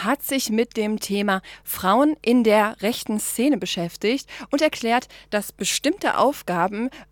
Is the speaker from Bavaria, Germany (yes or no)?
yes; Bavaria, Germany; Meine Heimat Bayern